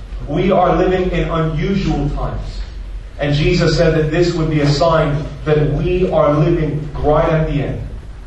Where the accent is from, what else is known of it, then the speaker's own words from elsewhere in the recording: United States; this one just really blew my mind away because I grew up in America.